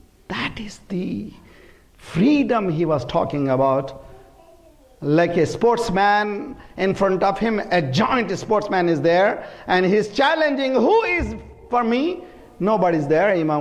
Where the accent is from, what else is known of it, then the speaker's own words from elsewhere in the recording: India; For example, we are from India.